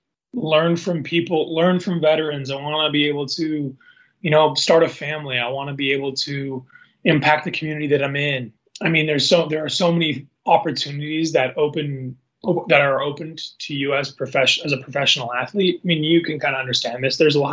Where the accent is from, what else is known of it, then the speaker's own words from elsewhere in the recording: Seattle, Washington, United States; now in Spokane, United States; I'm from Seattle, but Spokane really does feel like home